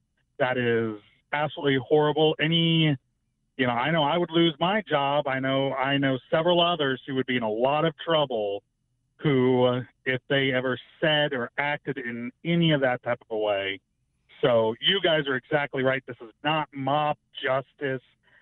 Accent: Kansas City, United States; As a Chiefs fan, like I said, I grew up in Kansas City.

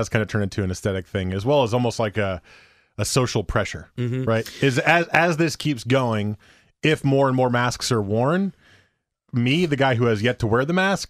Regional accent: Teaneck, New Jersey, United States; And my hometown, Teaneck, is a hotspot. There's a lot of Orthodox Jews there, and a lot of Orthodox Jews, you know, they're in large groups.

